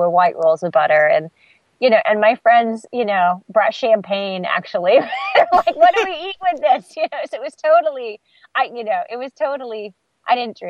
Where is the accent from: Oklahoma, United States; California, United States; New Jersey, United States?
California, United States; And so growing up in California, you know, my grandmother would always say to me, would always talk to me about my pioneer ancestry